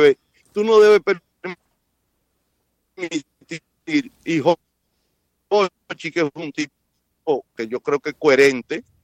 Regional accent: Dominican Republic; Creo que no lo hizo un dominicano. Porque no puede ser que si somos dominicanos

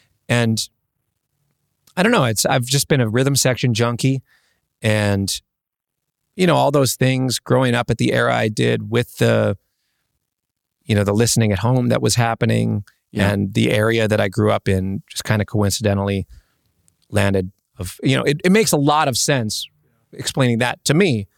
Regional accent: Minneapolis, Minnesota, United States; And then I grew up in Minneapolis, and there's so much … in the air and in the water.

